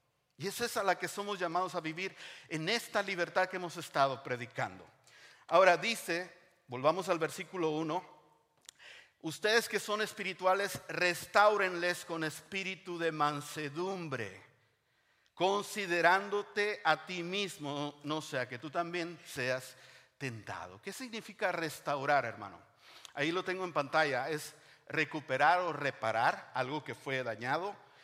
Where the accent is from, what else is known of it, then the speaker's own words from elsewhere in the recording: Monterrey, Nuevo León, Mexico; Porque yo soy de Monterrey. Las arracheras, la carne asada, eso era mi vida.